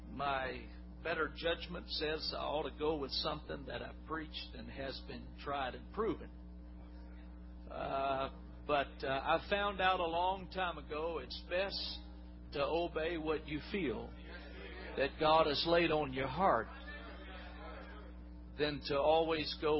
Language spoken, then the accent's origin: English; Georgia, United States; we're from South Georgia, and it gets awfully hot in Georgia around this time of the year.